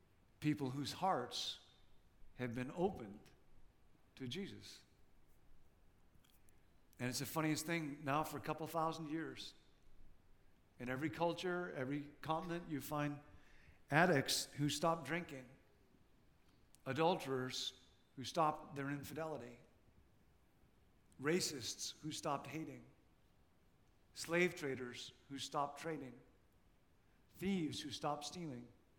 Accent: Rockford, Illinois, United States; A number of years ago, I went back to my hometown. I'm from Rockford, Illinois.

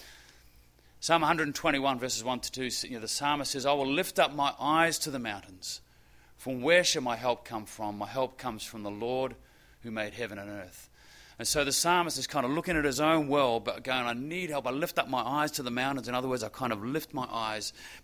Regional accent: New Zealand; apart from growing up in New Zealand where we went to school in bare feet.

